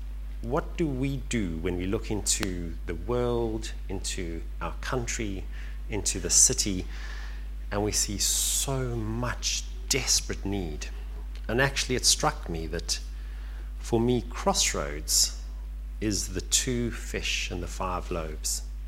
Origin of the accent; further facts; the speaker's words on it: South Africa; now in United Kingdom; So I'm from South Africa originally.